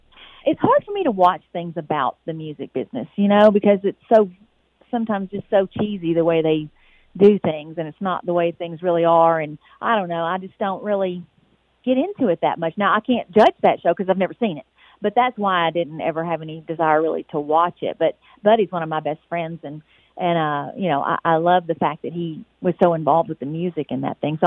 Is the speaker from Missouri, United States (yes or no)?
no; Texas, United States; I grew up in East Texas. My dad was in radio, so I knew some of that side of the business.